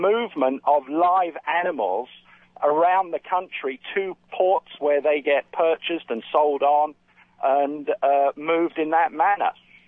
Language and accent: English; England, United Kingdom; accent: English; moved away as an adult; now in United States; I am English, and I'm enjoying this discussion very much. In fact, I left England